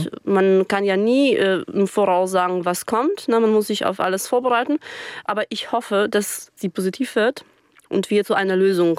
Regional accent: Germany; meine Heimat ist ja hier. Ich habe gar keine andere außer Deutschland. Die Frage war, wohin, Leute, wohin nach 17 Jahren Aufenthalt, also Leben hier? Ich bin ja in Deutschland volljährig geworden.

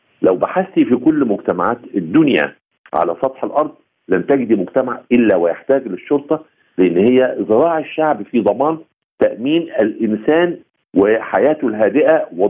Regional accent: Egypt; لان انا كدولة مصرية عقائدنا وأدياننا

